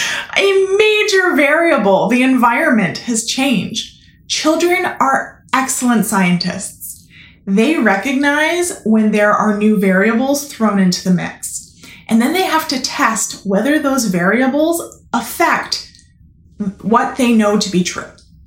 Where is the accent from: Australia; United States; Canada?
Canada; As a Canadian, the passing of Remembrance Day has always signaled the start of the holiday season for me